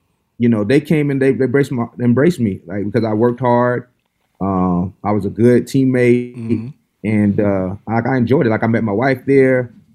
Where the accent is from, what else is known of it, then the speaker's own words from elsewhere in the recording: the South, United States; I come from Bible Belt. I came from the South, and then going to the West Coast